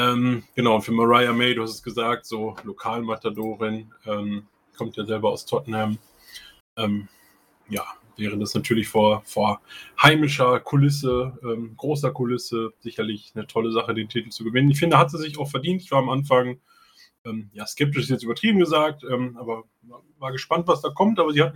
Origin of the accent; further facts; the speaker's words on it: Germany; So, wir kommen aus Deutschland, und ich könnte mir halt vorstellen, dass ja aus Westeuropa zumindest einige Leute da sein werden.